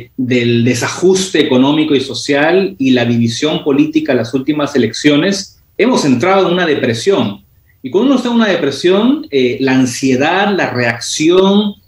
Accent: Peru; tenemos que entender como peruanos

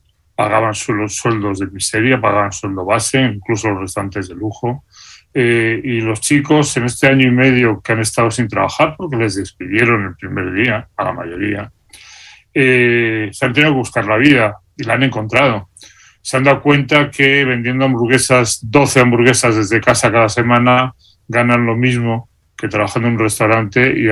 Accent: Spain; now in Peru; Y ya tengo mi pasaporte y mi DNI, y soy español y soy peruano.

